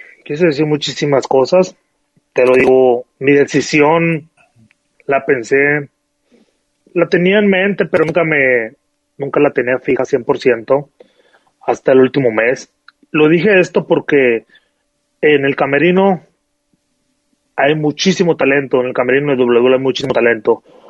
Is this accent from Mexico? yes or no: yes; Mexico; somos latinos, somos mexicanos